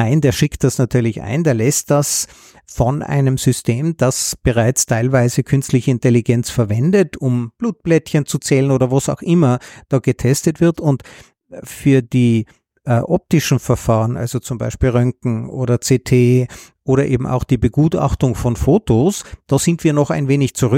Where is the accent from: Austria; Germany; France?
Austria; Tyrol; accent: Tyrolean; Also ich bin ja Tiroler, das hört man nicht so, weil das kann ich nur zu Hause mit meinen Freunden sprechen